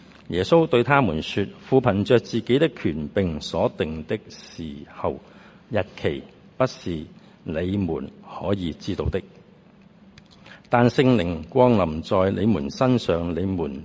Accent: Hong Kong; born there; 我都是在香港出世的，1959年。如果今天是2019年的话呢，我应该退休的了，啱啱60岁。

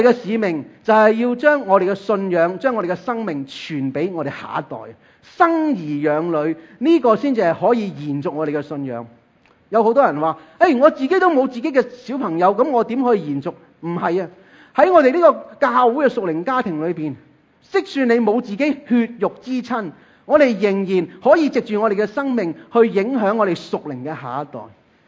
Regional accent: China; 我哋中国人呢原本係好避讳死亡啊

